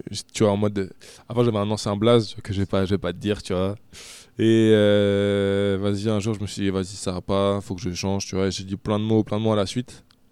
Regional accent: Nantes, Pays de la Loire, France; Voilà, je viens de la ville de Nantes.

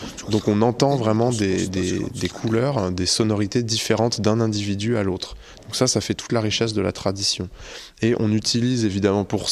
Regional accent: Bayan Kherkhan, Khovd, Mongolia; born there; French is a second language; Je suis né à Bayan Kherkhan, qui est une petite partie d'une commune plus grande qui s'appelle Chandman, qui appartient à la province de Khoft. Donc pour information, je précise, c'est dans l'ouest, l'extrême ouest de la Mongolie, au milieu des montagnes de l'Altaï, à 1700 km de la capitale Oulan-Bator.

